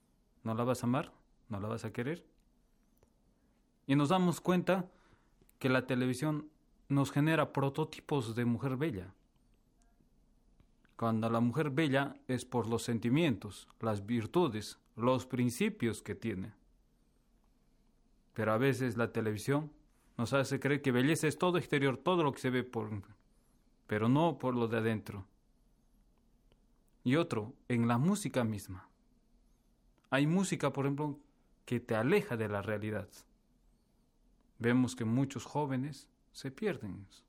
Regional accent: Peru; Por ejemplo, tú y yo que somos de Perú

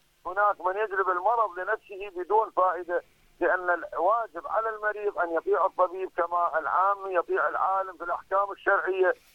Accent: Iraq; هناك عندنا في العراق تحدث قضايا

